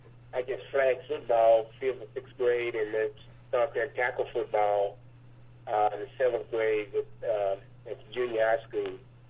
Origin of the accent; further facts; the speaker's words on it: Waco, Texas, United States; also born or lived in Houston; I grew up just like any other, I guess, normal person in Waco. I was born in Houston.